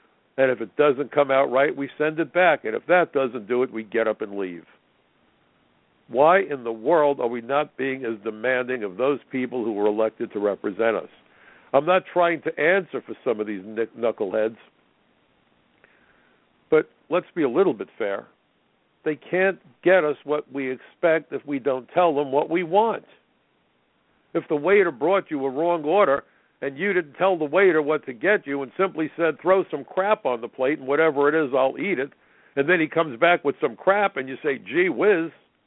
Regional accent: United States; I don't know about you folks, but I'm an American.

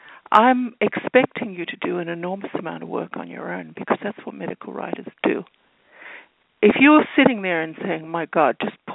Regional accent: United Kingdom; accent: British; You hear my accent, it was British originally.

